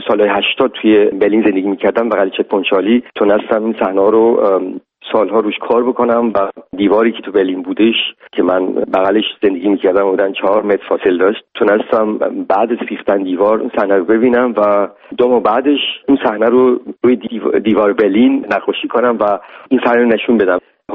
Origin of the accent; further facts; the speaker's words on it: Iran; من خواستم لااقل به عنوان یه ایرانی سعی کنم